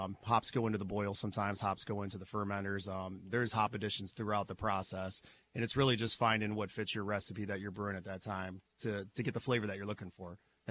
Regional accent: Waterford, Michigan, United States; now in Grayling, United States; I'm actually from Waterford, so I'm a downstate guy. We've been here about 5 years now

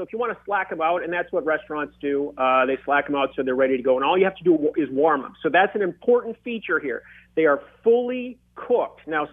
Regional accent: Marquette, Michigan, United States; I'm born and raised in Marquette, Michigan. Maybe you can sense it in my voice a little bit.

